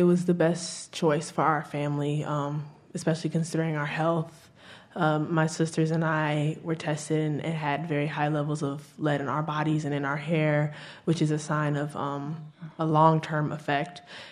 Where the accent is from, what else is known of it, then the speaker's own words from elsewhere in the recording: Flint, Michigan, United States; Still to this day, when people hear that I'm from Flint, the first question they ask is, you know, how's the water?